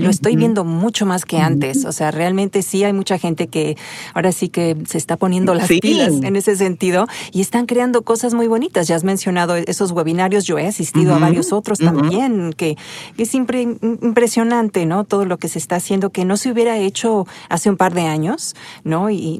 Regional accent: Mexico; moved away; cuando llegué de México, no me pasaba por la mente poder hacer algo así

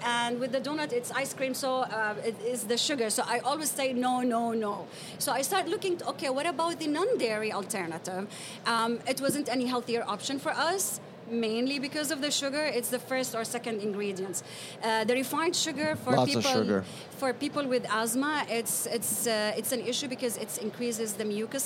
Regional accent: Jordan; also born or lived in United Arab Emirates; now in Canada; So I'm originally from Jordan

